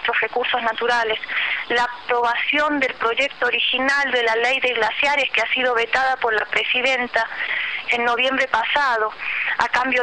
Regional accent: Famatina, La Rioja, Argentina; apenas se enteró la gente de mi pueblo acá en Famatina

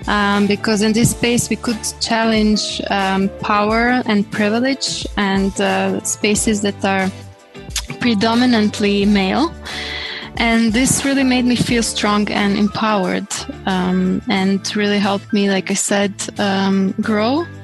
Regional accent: Croatia; English is a second language; I come from Croatia, based in Zagreb

